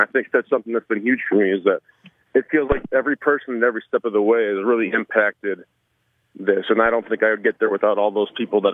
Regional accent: Kewaunee, Wisconsin, United States; And, you know, I'm from Kewaunee, so, like, I used to leave my keys in the ignition in my car.

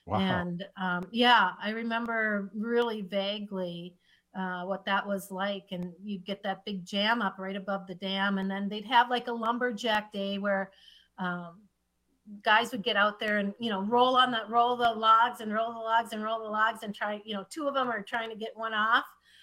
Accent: Minnesota, United States; I grew up right on the Mississippi River, about 80 miles north of the Twin Cities

